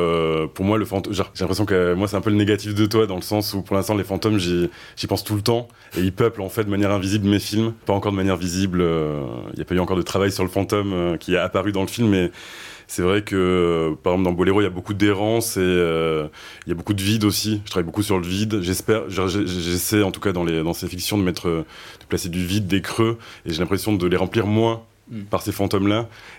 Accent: France; moved away; c'était justement par cette route que je suis parti des Pyrénées, et qui est aussi cette route qui allait vers l'Espagne

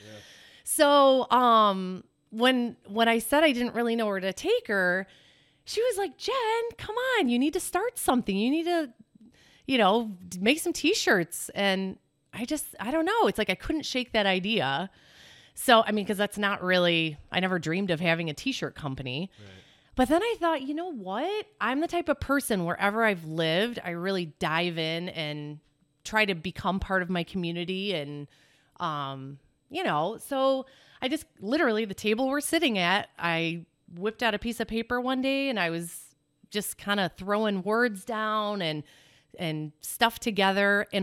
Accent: Illinois, United States; And Eric growing up in Michigan, me growing up in Illinois, it was kind of like a happy medium.

